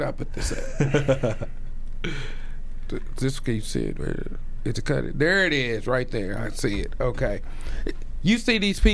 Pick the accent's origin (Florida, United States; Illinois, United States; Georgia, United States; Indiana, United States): Indiana, United States; Indianapolis; Yeah, I said I'm you know, I'm from Indianapolis, and I appreciate it for the sake of us all getting along tonight.